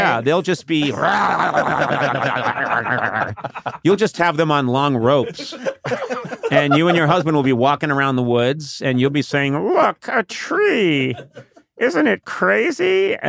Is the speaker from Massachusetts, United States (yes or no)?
yes; Brookline, Massachusetts, United States; I'm from Brookline, Massachusetts.